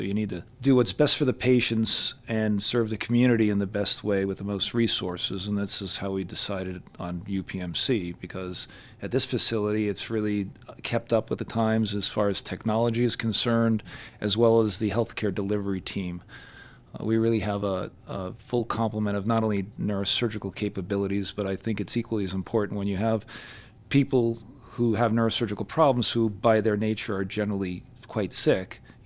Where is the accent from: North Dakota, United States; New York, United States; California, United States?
New York, United States; New York City; Right. I'm from New York City, and we also had that same idea that if you were sick, you went into what we call the city, which is Manhattan